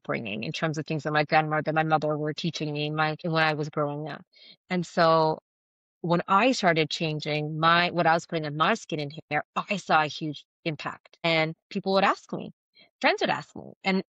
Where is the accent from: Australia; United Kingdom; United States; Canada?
Canada; I'm Canadian, so we have a lot of cold weather up here